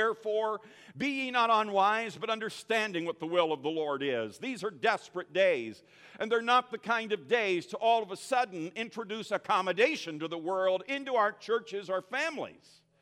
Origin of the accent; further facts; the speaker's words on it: Pennsylvania, United States; And since I'm from Pennsylvania and this is Kansas, I don't know a thing, Brother Goodwin.